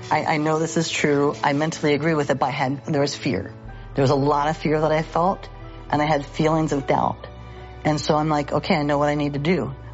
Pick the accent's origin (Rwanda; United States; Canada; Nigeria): United States; California; And we're from Southern California.